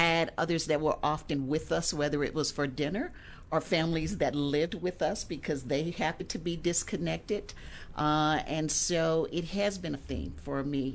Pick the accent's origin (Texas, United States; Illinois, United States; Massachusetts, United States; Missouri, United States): Missouri, United States; St. Louis; So I grew up in St. Louis, Missouri, in a very connected home, very loving family, and with that had three brothers in that process.